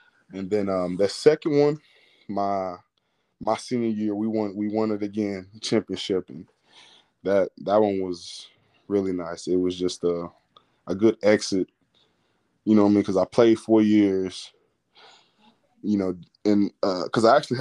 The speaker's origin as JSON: {"language": "English", "town": "Lake Charles", "region": "Louisiana", "country": "United States", "also_born_or_lived": "College Station", "moved": "yes", "said": "I'm from Lake Charles, Louisiana."}